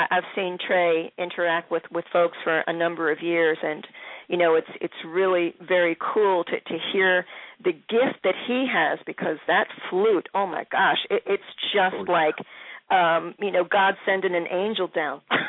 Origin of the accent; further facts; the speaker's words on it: Philadelphia, Pennsylvania, United States; I love Philly. I'm not sure what's happening in Philly, but that's my hometown, so I'll always, you know, send props to back to the city of brotherly love.